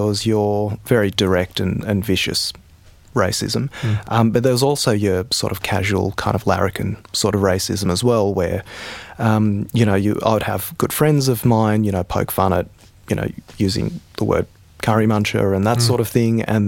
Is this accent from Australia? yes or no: yes; Gordon, New South Wales, Australia; So I grew up in Gordon. From in the 90s, actually, I just realised now I finished school in 2000, so purely in the 90s